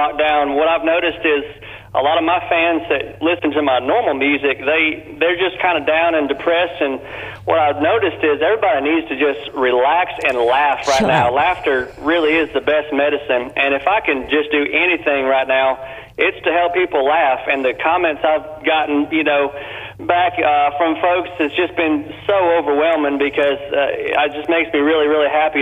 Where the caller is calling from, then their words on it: Mississippi, United States; also born or lived in Orlando; I used to live in Orlando for a while, but I'm back in Mississippi now, so hopefully you got subtitles on your program. I got a little bit of a drawl